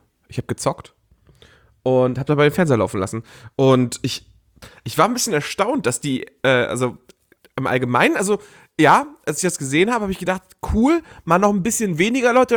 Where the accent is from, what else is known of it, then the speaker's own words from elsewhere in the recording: Hamburg, Germany; Ich komme aus Hamburg, da heißt das Budni.